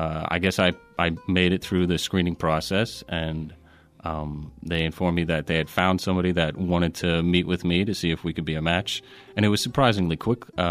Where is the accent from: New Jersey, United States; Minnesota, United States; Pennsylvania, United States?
Pennsylvania, United States; Pittsburgh; I grew up in Pittsburgh, but moved around a lot as a child.